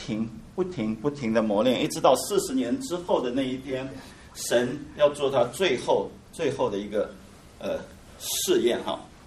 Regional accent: China; 我相信我们中国人讲哈

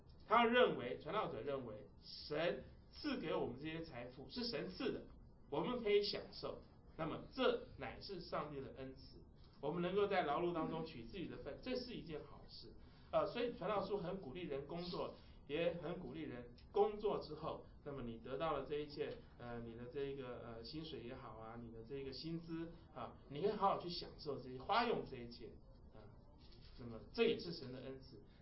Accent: China; 我们中国人最追求就是福禄寿，对不对？最希望就是有儿子。

